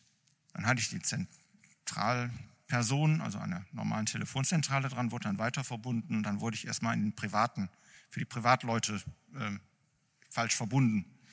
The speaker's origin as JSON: {"language": "German", "town": "Düsseldorf", "region": "North Rhine-Westphalia", "country": "Germany", "said": "als Düsseldorfer darf ich das sagen"}